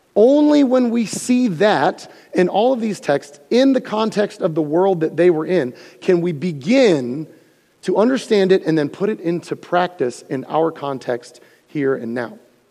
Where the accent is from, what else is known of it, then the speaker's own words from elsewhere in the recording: Florida, United States; I'm from Florida. It's okay for me to say that.